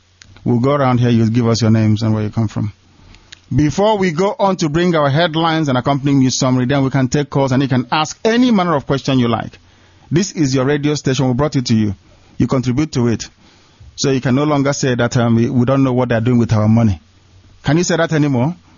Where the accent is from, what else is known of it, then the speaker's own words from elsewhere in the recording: Nigeria; We are not from Italy. We are not from Spain. All these places around the world is where we reside. Our home is Biafra.